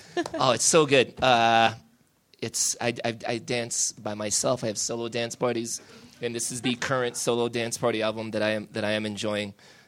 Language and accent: English; Chicago, Illinois, United States; I'm from Chicago, so I love house music.